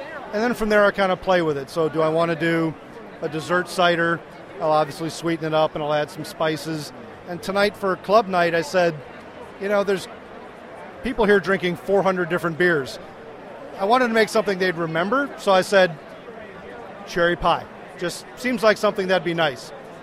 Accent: Chardon, Ohio, United States; I'm from Chardon, Ohio.

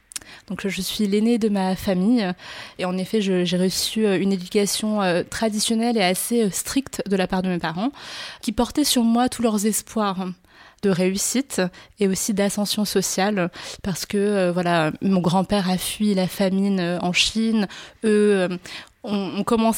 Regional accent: Paris, Île-de-France, France; born there; Mes parents sont d'origine chinoise. Ils viennent de la ville de Wenzhou, dans la région de Zhejiang, au sud de Shanghai. Et je suis née à Paris.

